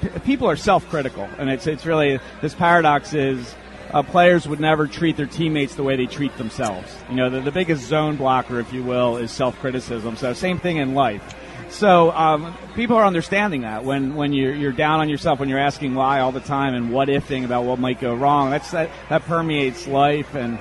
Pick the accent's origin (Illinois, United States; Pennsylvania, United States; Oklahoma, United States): Pennsylvania, United States; Philadelphia; Well, I'm from Philadelphia. I played high school basketball in the Catholic League of LaSalle, and I played Division III at Albright.